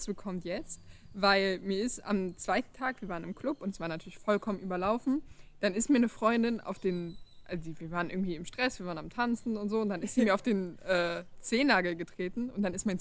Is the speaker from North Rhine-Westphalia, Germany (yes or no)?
yes; North Rhine-Westphalia, Germany; now in Costa Rica; ich bin 18 Jahre alt, also ein bisschen jünger als Zoe und Uli. Ich komme aus der Nähe von Bonn